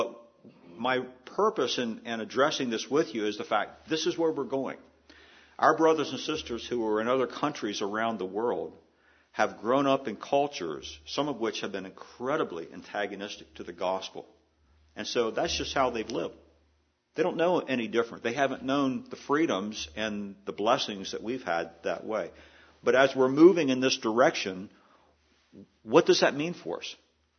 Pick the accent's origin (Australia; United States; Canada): United States; Maryland; I received an email from a dear friend who lives in Annapolis, Maryland, my home state, the capital of my home state